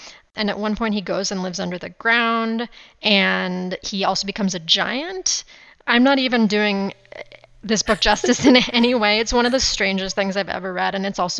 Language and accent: English; California, United States; I'm from California and I haven't been able to go back since the pandemic started.